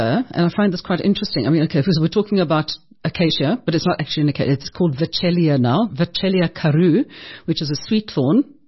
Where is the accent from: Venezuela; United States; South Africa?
South Africa; also born or lived in United Kingdom; I'm South African and British